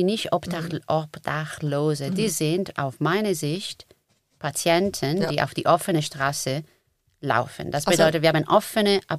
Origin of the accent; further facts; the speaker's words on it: Italy; German is a second language; ich komme ursprünglich aus Italien